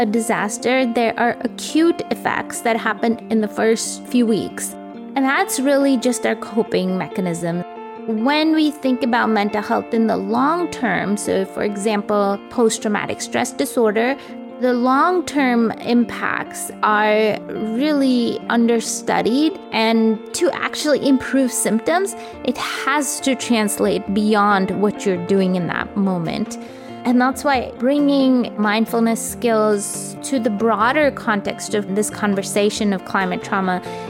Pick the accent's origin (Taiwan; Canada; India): India; I grew up in India, and actually, I grew up on a campus of a hospital